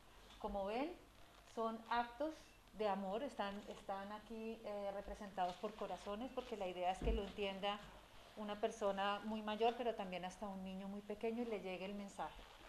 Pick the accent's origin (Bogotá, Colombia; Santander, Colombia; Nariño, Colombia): Bogotá, Colombia; Yo conocí de este proyecto porque soy bogotana